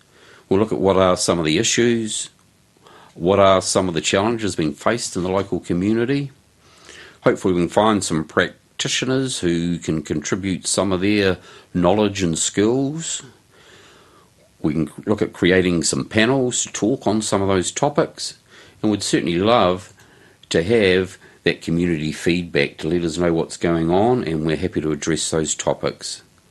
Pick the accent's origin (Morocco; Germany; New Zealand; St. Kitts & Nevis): New Zealand; Christchurch, Canterbury; also born or lived in Wellington; now in Wairarapa, New Zealand; I was born originally in Wellington. Schooled down in Christchurch, studied at uni at Otago. Moved back to Wellington, to the Wellington region in the mid-1990s.